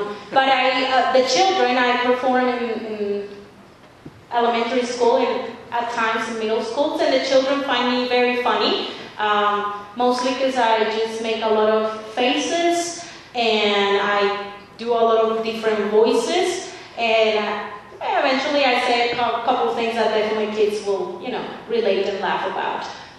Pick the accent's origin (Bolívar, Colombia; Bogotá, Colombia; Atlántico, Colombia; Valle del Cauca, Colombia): Valle del Cauca, Colombia; Cali; English is a second language; moved away as an adult; now in Johnson City, United States; I came to the United States 7 years ago. I came to do a master's in storytelling. And I came to Tennessee. Now I'm coming from Colombia, South America, and I'm coming from what is considered a tropical land. Although, yeah, my city, Cali, is tropical